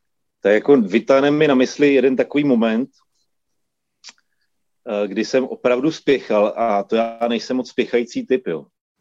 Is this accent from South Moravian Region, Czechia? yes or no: no; Zlín, Zlín Region, Czechia; now in Prague, Czechia; Doskočil jsem prostě ze Zlína do Prahy